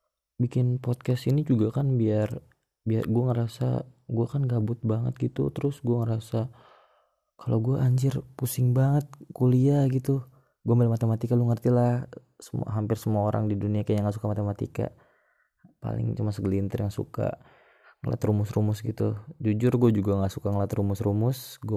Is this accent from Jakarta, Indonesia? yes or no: yes; Jakarta, Indonesia; born there; also born or lived in Tangerang; now in Bali, Indonesia; Oh ya, gue lahir di Jakarta, tinggal di Tangerang. Sekarang gue ngerantau, gue lagi di Bali sekarang.